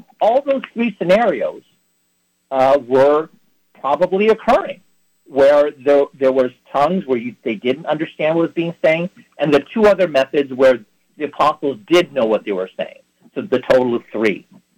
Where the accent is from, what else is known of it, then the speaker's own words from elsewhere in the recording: Philippines; English is a second language; although, like as a Filipino, I don't really speak it that well. I might be able to say a few choice phrases in Tagalog